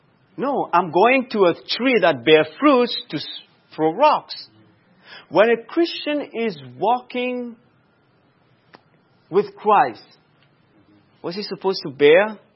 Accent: Mauritius; Back home, I come from Mauritius, small island, very nice. If you have Google, you can Google it after. The place where I used to live was almost like a village or a country, if you want.

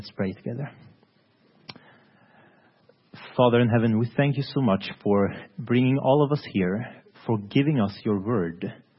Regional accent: Sweden; I'm from Sweden, working at a Scandinavian TV station called Lifestyle TV

